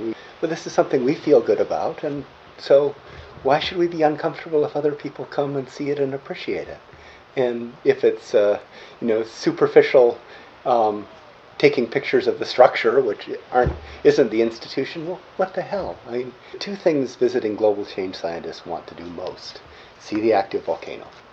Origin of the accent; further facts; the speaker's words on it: Hawaii, United States; And I realized that that was something that bothered me when I was growing up in Hawaii, and people pouring out at the palace and taking pictures